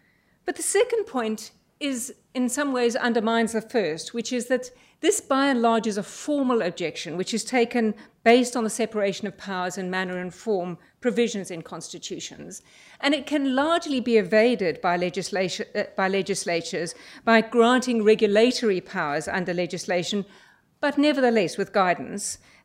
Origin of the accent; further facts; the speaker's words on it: South Africa; coming as a South African constitutional lawyer and to some extent a comparative constitutional lawyer.